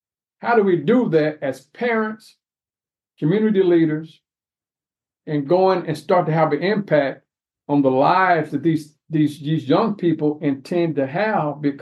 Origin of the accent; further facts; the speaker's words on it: Bagwell, Tennessee, United States; There's no way where I grew up in Bagwell, Tennessee, as a child